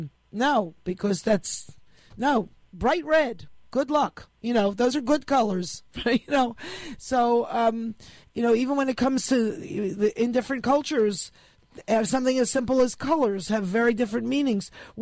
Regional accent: United States; I mean, as an American who didn't grow up with Mexican influence

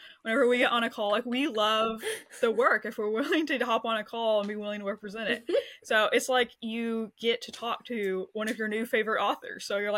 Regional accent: Kentucky, United States; So she is actually an author who's from Kentucky, my home state.

